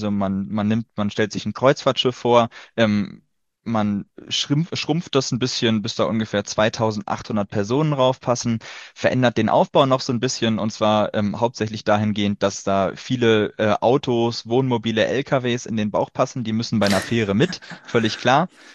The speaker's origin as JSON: {"language": "German", "town": "Kiel", "region": "Schleswig-Holstein", "country": "Germany", "said": "Ich komme aus Kiel."}